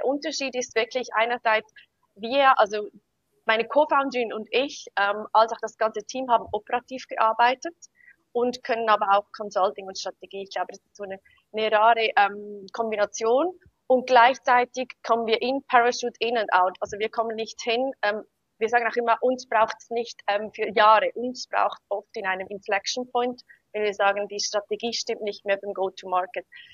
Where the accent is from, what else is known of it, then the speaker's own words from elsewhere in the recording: Switzerland; accent: Swiss; wie es unschwer zu hören ist, ich bin Schweizerin.